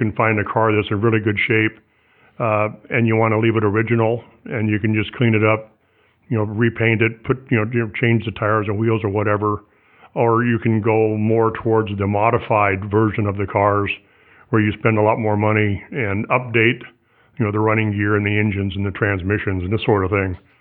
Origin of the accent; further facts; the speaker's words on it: Oregon, United States; also born or lived in California; Well, I'm originally from, I've always spent all my life in Oregon that I want to talk about anyway. I was actually born in California, but my parents relocated to Oregon when I was about 18 months old.